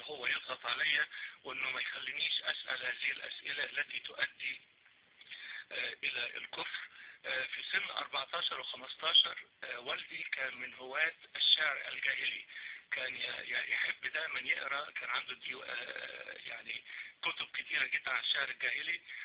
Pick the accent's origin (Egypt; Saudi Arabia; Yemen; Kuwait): Egypt; أنا نشأت في مصر في عائلة إسلامية، والدي مسلم متحفظ، كان شيخا متخرجا من الأزهر